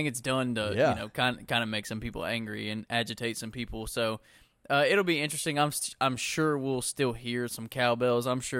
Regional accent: Mississippi, United States; Hey, I'm from Mississippi too, so.

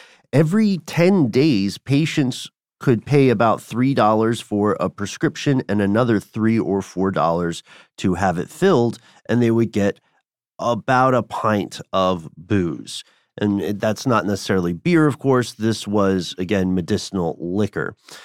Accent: Tennessee, United States; accent: Tennessee; this is tough for my Tennessee accent, the so-called pill mills.

